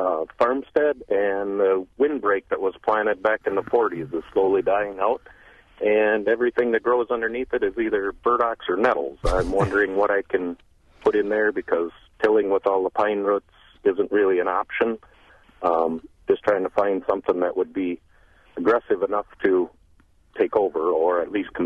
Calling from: Elmina, Saskatchewan, Canada

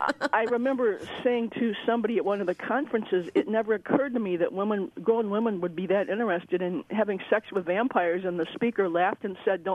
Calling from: Madison, Wisconsin, United States; There's a virtual whiteout here. I hope it's better where you are. I'm calling from Madison.

